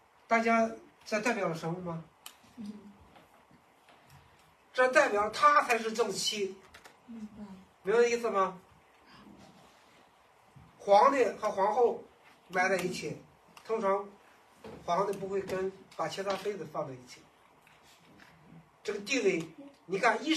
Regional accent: China; 这就是我们中国也有这个传统。

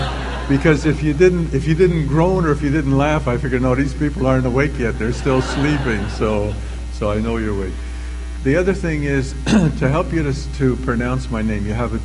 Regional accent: Montreal, Quebec, Canada; when I was a young boy growing up in Montreal … So in case you're not too sure, I am of Italian descent.

